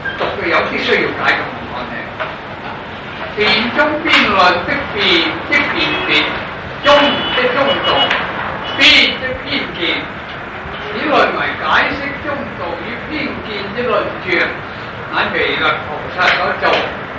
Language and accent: Cantonese; Guangzhou, Guangdong, China; accent: Guangzhou Cantonese; 凡係都北平話冇 A 字尾噶嘛，凡我哋廣州話 A 字尾